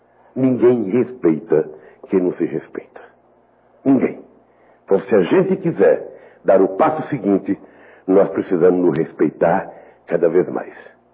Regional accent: Northeast Region, Brazil; Não é um problema porque eu sou nordestino

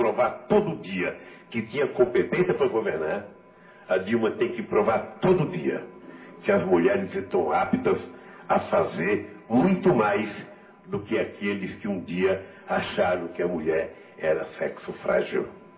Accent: Pernambuco, Brazil; moved away; quando eu vim de Pernambuco, meu pai tinha duas mulheres.

